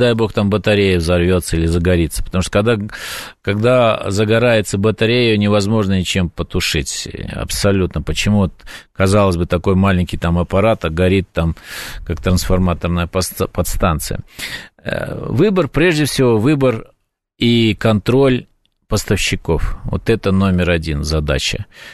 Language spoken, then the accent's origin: Russian; Uzbekistan; я сам из Узбекистана, родился в Узбекистане. И мой папа словак по национальности, а мама белорусская.